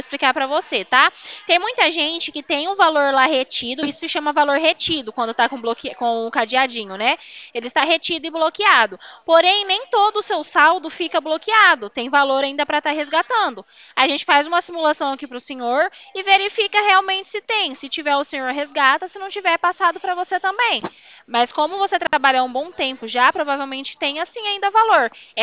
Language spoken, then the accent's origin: Portuguese; Presidente Prudente, São Paulo, Brazil; Vai aparecer DDD18, porque eu sou aqui de Presidente Prudente, tá?